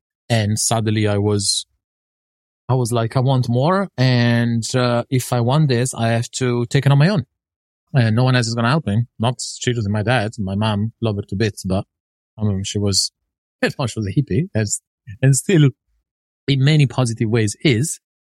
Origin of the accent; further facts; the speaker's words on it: Italy; I was raised in Italy, from low-income family.